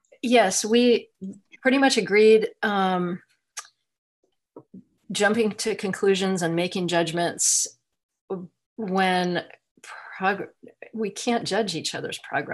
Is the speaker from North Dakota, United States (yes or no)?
no; Texas, United States; I forgot to say that, I'm still unmuted. I'm from Texas.